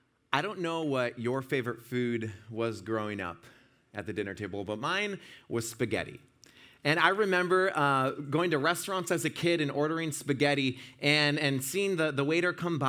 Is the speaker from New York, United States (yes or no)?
no; Washington, United States; You see, my father, I'm from Washington State, north of Seattle, and he worked at Boeing when I was growing up, and actually still works at Boeing.